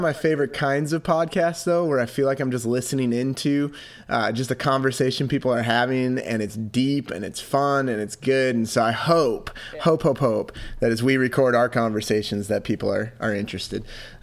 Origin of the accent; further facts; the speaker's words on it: Minnesota, United States; Growing up in Minnesota, it had to be so deep, the snow, that buses could not move before school was even 2 hours late.